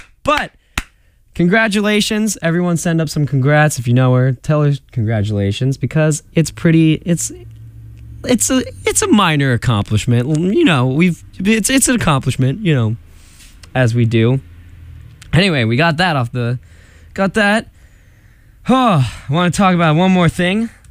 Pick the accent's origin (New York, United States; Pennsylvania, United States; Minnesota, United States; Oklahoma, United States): New York, United States; I'm from the New York area, and I was rooting for the Patriots. I go to college in Boston, so it's kind of okay.